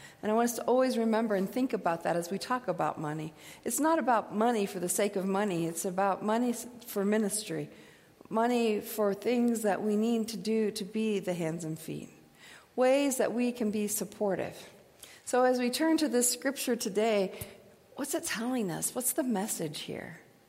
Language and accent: English; Midwest, United States; But when I grew up in the Midwest, every spring you took everything you owned that was made out of wool and put it in something